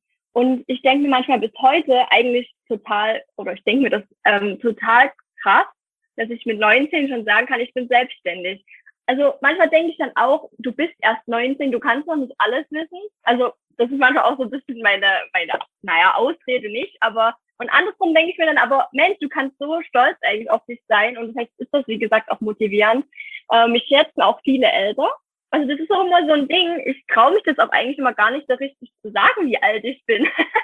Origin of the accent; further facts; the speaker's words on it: Saxony, Germany; Ich bin 20 Jahre alt. Ich komme aus Sachsen und wohne auf dem Dorf, einer kleinen Stadt auf dem Land.